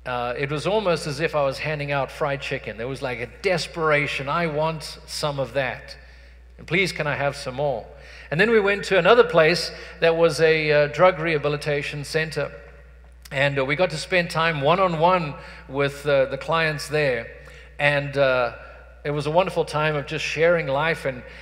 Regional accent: South Africa; I had the privilege of going to South Africa, to my hometown

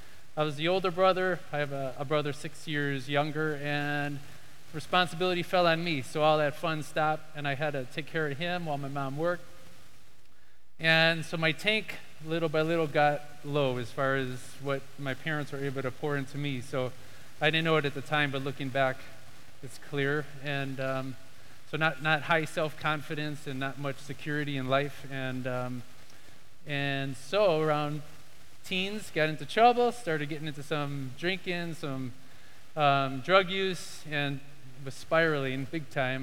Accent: Chicago, Illinois, United States; So I was born in Chicago. … half Italian. Then I got some German. I grew up as a kid, liking building stuff.

